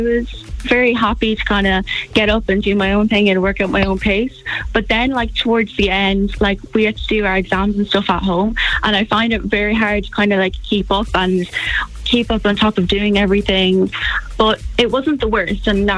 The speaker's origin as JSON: {"language": "English", "town": "Athlone", "region": "Westmeath", "country": "Ireland", "said": "I'm 17 and I'm from Athlone."}